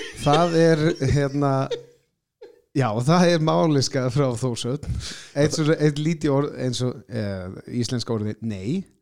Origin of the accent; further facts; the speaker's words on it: Klaksvík, Northern Isles, Faroe Islands; Icelandic is a second language; now in Iceland; og ég kem frá Klaksvík í Færeyjum.